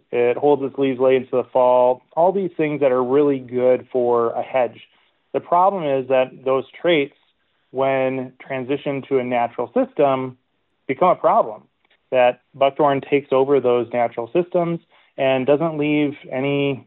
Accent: Minnesota, United States; So I'm from Minnesota originally, and so I spent a lot of time outdoors.

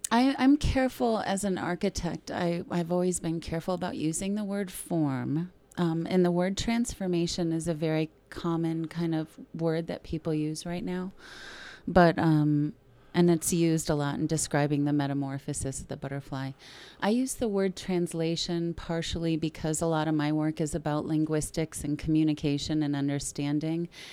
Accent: Phoenix, Arizona, United States; born there; I mean, I was born in Phoenix in a Native American hospital, and when I was a baby, had a Native American caregivers

